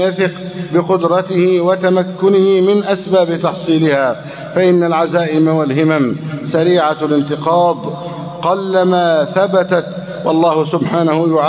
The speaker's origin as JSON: {"language": "Arabic", "country": "Egypt"}